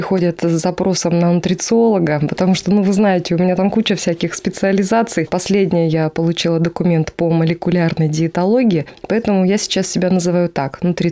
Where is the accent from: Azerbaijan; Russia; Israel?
Russia; Omsk Oblast; я сама из Омской области, а мне нужно было поехать в Томск позарез